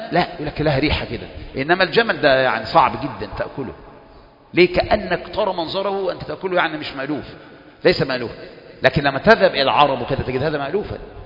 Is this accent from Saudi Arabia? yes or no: no; Kafr El Sheikh Governorate, Egypt; احنا عندنا في كفر الشيخ قريب قوي قوي قوي بدأنا يعني نقبل مسألة أكل الجمال.